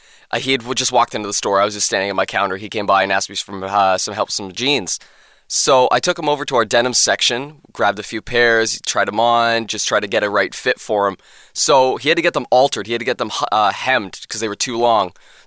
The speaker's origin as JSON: {"language": "English", "town": "Kingston", "region": "Ontario", "country": "Canada", "said": "Well, I'm from a hockey town, actually."}